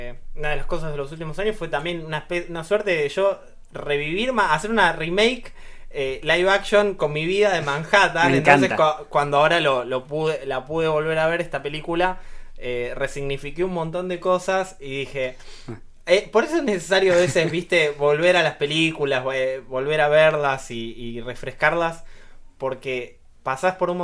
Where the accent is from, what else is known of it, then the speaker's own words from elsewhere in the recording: Avellaneda, Buenos Aires Province, Argentina; yo soy de Avellaneda, pero me llama muchísimo la atención